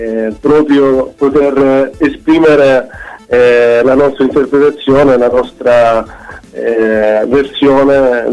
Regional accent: Apulia, Italy; siamo salentini e abbiamo voluto quindi dichiarare pubblicamente anche le nostre origini attraverso il nome della band.

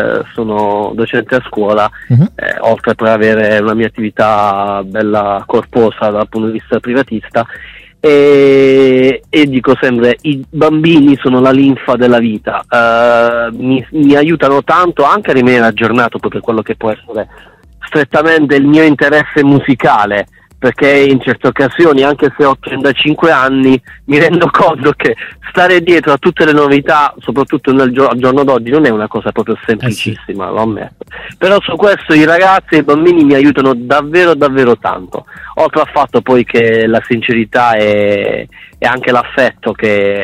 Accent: Apulia, Italy; tratta le origini della mia terra, il Gargano

